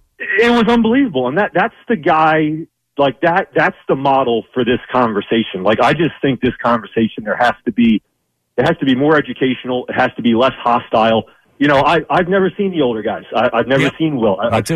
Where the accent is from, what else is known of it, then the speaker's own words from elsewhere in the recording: Pennsylvania, United States; Born and raised in Delco. Shout out St. Bernadette's Drexel Hill. Shout out St. Joe's Prep 17th and Girard.